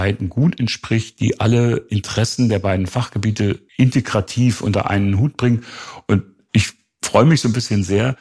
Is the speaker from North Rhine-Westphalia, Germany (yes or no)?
no; Greifswald, Mecklenburg-Vorpommern, Germany; also born or lived in Jena; Also ich bin in Greifswald aufgewachsen, habe dann in Jena studiert